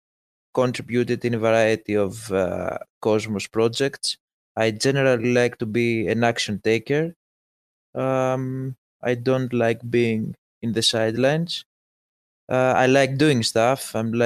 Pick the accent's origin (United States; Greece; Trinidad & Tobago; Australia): Greece; I'm from Greece.